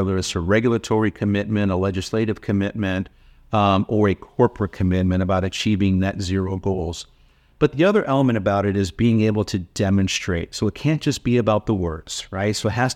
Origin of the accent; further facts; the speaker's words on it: Florida, United States; Look, when I was growing up, I spent most of my life growing up in Florida.